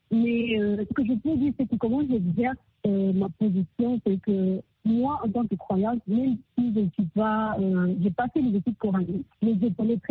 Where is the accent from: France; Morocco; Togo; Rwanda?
Rwanda; mes droits en tant que Rwandais, mais aussi à mes droits en tant que femme musulmane.